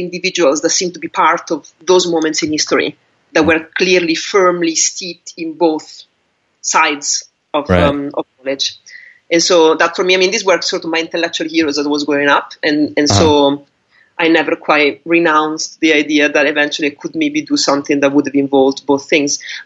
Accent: Modena, Emilia-Romagna, Italy; English is a second language; also born or lived in Greece; And my father is from Modena, which is a city near Bologna in the center north of Italy. And that's really mostly where I grew up, really this city. That's where I did most of my schooling.

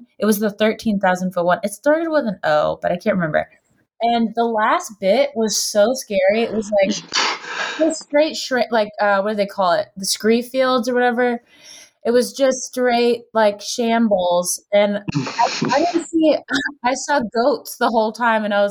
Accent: Florida, United States; I'm from Florida, by the way.

